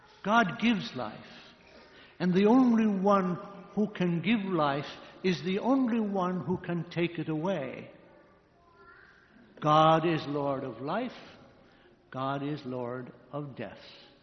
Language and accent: English; Ireland; Growing up in Ireland after the Second World War, not everything was available.